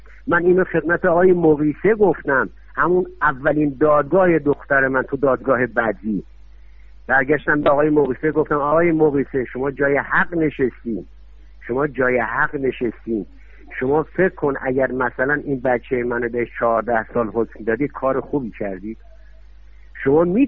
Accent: Iran; من با هیچ دنیایی عوض نمی کنم خاک این کشور منو، چون توش من بزرگ شدم

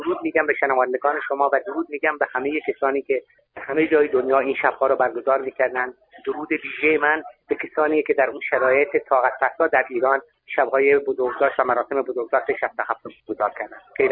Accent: Germany; ما در آلمانی بزرگ شدیم که هر روز بعد از 60 سال از وقایع نازی ها و اونها تحلیل های جدید، دکومنت های جدید و خاطرات جدید تعریف میشه

